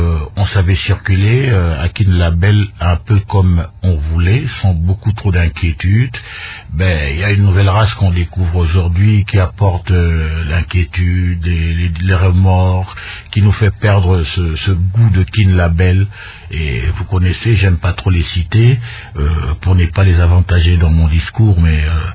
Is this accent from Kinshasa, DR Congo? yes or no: yes; Kinshasa, DR Congo; Toute mon enfance à Kinshasa, de temps en temps quelques incursions dans les provinces, quelques mouvements à l'étranger, et puis voilà. Mais ça ne me gêne pas de dire que je suis quinois.